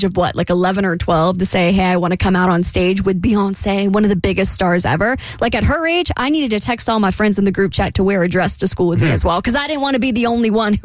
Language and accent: English; Jacksonville, Florida, United States; No, I think he's from my hometown, actually.